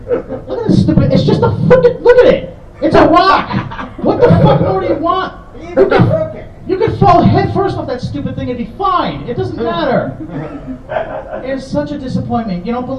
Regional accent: Fall River, Massachusetts, United States; Down in my hometown of Fall River, you can visit the battleship Massachusetts.

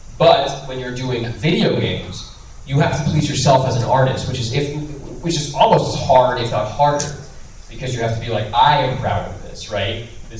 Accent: Cincinnati, Ohio, United States; I'm like, I'm from Cincinnati, Ohio.

